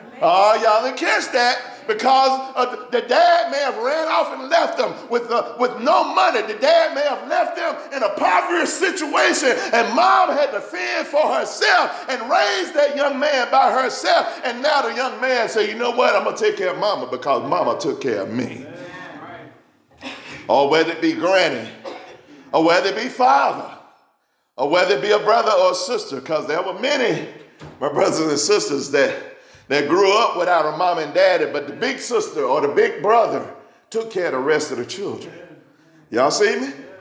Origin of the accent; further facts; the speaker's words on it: Alabama, United States; See, told you I was from Alabama. I was on the farm. We didn't have a whole lot, but thank God for where he put me.